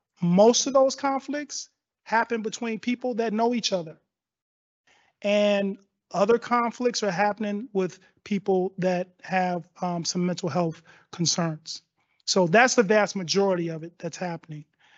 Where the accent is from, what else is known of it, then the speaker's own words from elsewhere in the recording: Chicago, Illinois, United States; moved away as an adult; I came here in 88. I'm from Chicago.